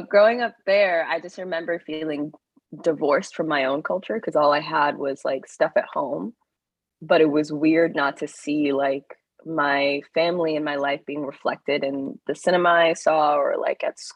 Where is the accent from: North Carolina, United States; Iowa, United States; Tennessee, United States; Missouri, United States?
Iowa, United States; So for like 10, 15 years, I grew up in Iowa.